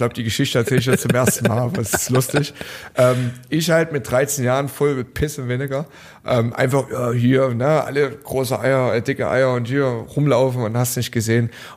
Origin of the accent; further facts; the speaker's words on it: Dresden, Saxony, Germany; now in Berlin, Germany; Ich bin damals 2006 nach Berlin gekommen zum Training, weil ich professionelles Wrestling-Training gesucht hatte. Ich komme aus Dresden, gab es damals nicht.